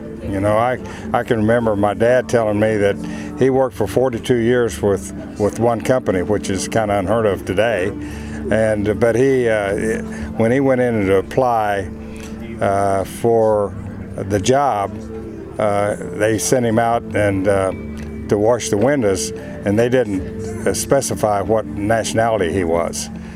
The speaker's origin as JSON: {"language": "English", "town": "Bartlesville", "region": "Oklahoma", "country": "United States", "tie": "born or raised there", "said": "that's why it wasn't such a big deal to me growing up in Bartlesville, Oklahoma, because a lot of the people in the classroom had some sort of Indian blood"}